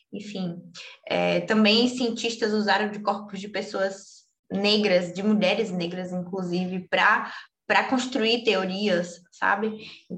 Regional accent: Salvador, Bahia, Brazil; Sou daqui de Salvador, na Bahia, me formei em Química

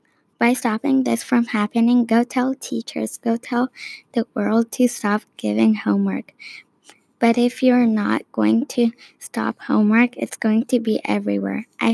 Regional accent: Italy; For example, I'm from Italy, so my mom makes me do Italian homework

